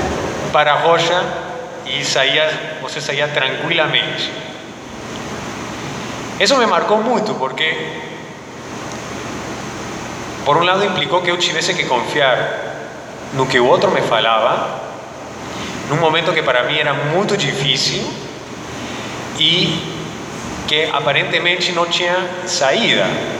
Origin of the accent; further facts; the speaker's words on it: Arequipa, Peru; Eu não sou de Lima, eu sou de Arequipa, que é uma cidade no sul do Peru. Então eu sou um serrano